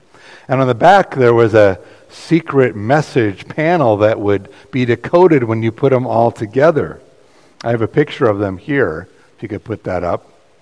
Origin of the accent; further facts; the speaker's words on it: United States; I find myself as an American so much more grateful and proud and excited to be American living in this country than I ever have.